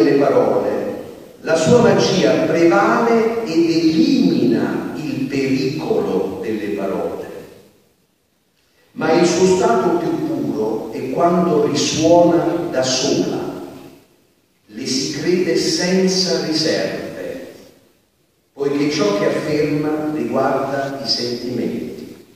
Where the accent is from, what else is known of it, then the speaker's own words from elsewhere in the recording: Naples, Campania, Italy; per me sono napoletano